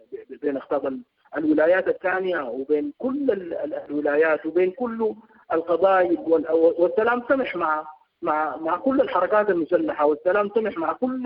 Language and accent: Arabic; Khartoum, Sudan; ونحن مما قمنا وتربينا يعني لقينا انه نحن تربينا في الخرطوم يعني في الامتداد، فبنلقى الجارين باليمين وجارين الشمال كل واحد من قبيله.